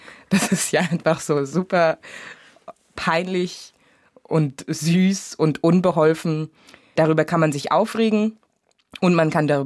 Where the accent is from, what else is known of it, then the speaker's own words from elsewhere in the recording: Munich, Bavaria, Germany; mir wird dann auch die Möglichkeit genommen zu sagen, wo ich herkomme, nämlich aus München